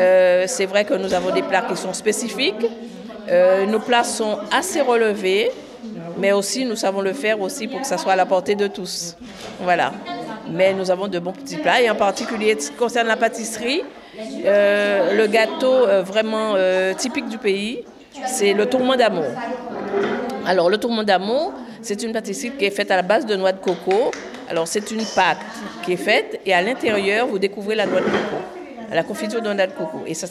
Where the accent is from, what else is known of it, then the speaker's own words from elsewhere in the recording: Guadeloupe; also born or lived in France; je viens de la Guadeloupe, je suis de passage. À vrai dire, je connais très bien la France puisque j'ai vécu 40 ans. Et actuellement, je suis repartie dans mon pays d'origine.